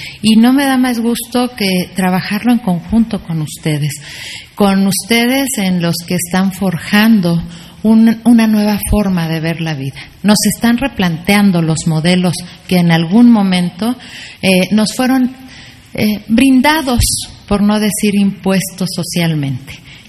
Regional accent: Mexico; Como mexicana, les digo gracias por estar comprometidos con nuestra sociedad.

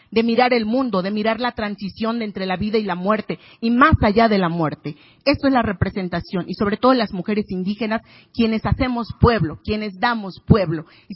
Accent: Xcuapí, Guerrero, Mexico; Soy originaria de una comunidad indígena Mepa en la montaña de Guerrero. Mi pueblo se llama Xcuapí, porque ese es un nombre original en la lengua materna.

